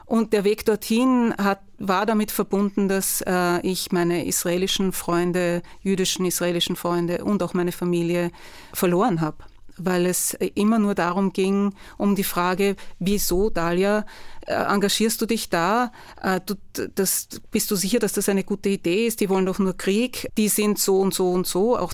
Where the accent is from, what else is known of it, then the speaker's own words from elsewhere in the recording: Austria; born there; ich bin in Österreich geboren und war in einer jüdischen Jugendorganisation, die sehr links war und zionistisch.